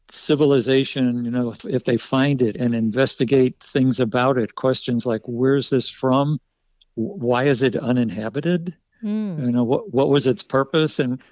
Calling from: St. Louis, Missouri, United States; I'm calling from St. Louis.

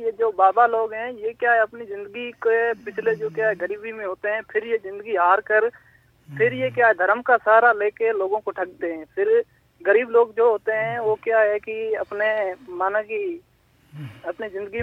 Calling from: Balisar, Rajasthan, India; मैं बलीसर बाड़मेर से बोल रहा हूँ।

